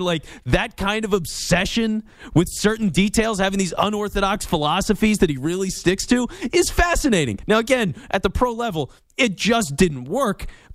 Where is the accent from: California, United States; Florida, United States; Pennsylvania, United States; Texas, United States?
Pennsylvania, United States; Philadelphia; I'm an Eagles guy. I'm from Philly.